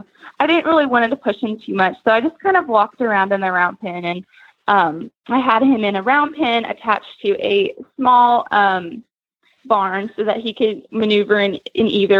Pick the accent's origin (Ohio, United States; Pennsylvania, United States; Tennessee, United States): Tennessee, United States; Jamestown; I'm from Jamestown, Tennessee.